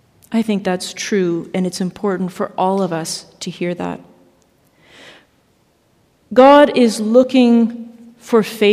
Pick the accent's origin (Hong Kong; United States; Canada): Canada; Ottawa, Ontario; Ottawa's my hometown.